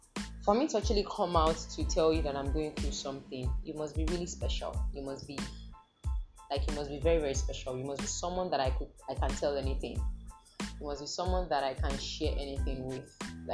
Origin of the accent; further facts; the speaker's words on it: Ibadan, Oyo, Nigeria; See, I grew up in Mokola. Don't ask anybody that grew up in Mokola, that knows Mokola in Ibadan, like, is one of the razest place you can grow up in.